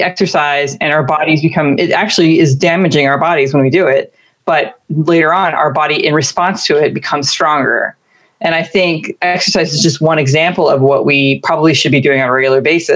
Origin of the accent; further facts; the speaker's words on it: United States; Because I feel like I'm a weak, fat, lazy American.